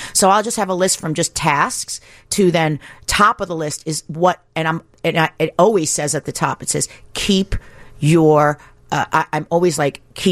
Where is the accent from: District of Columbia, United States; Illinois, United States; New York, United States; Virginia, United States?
New York, United States; I was born and raised in New York, and I could not have a child there.